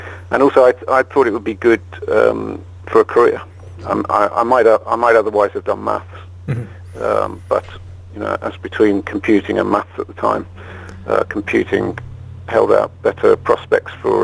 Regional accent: Birmingham, West Midlands, United Kingdom; also born or lived in Manchester; now in London, United Kingdom; I grew up actually in Birmingham, not Alabama, but Birmingham in England, which is kind of in the middle of the UK, or in the middle of England, I should say.

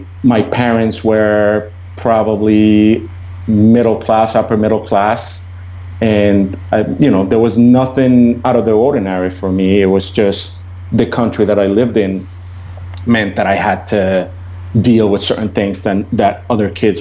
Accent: Bogotá, Colombia; also born or lived in Armenia; So I was born in Colombia, South America. I was born in a smaller city called Armenia, but I lived a lot of my life in the capital, in Bogota.

